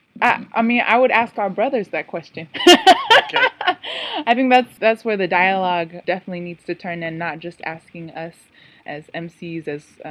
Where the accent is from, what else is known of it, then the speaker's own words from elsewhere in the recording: United States; I almost felt like being American was a bigger deal, and that influenced my identity, and being a brown person of color with my phenotype